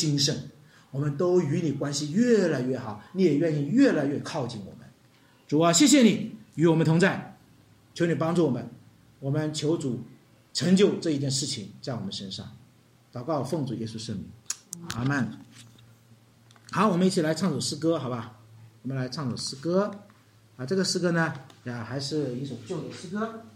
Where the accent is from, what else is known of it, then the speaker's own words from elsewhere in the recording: Hunan, China; 因为我是湖南人，我有很大的辣椒味